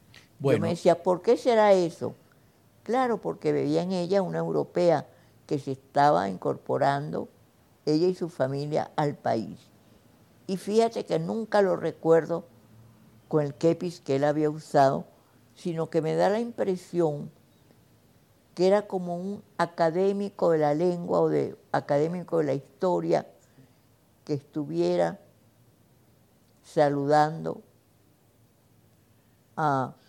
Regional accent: Venezuela; creo que nosotros, los venezolanos, no nos dimos cuenta que con la independencia, que fue muy rápido, desaparecieron los españoles de Venezuela

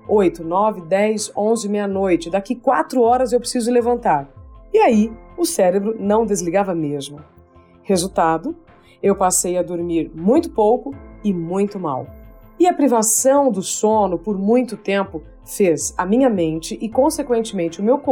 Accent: Paraná, Brazil; Quando chegou no Paraná, que é o meu estado natal, eu travei.

